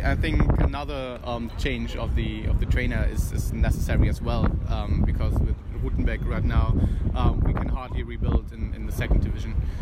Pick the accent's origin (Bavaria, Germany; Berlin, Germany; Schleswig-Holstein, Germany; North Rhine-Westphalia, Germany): North Rhine-Westphalia, Germany; Münster; No, I wasn't. I was in my hometown in Münster to the Easter holidays.